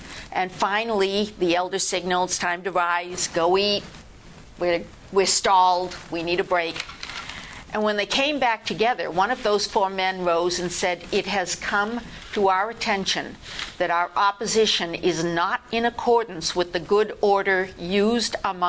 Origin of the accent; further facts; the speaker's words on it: New Hampshire, United States; Well, no, I'm from New Hampshire. … I'm the teacher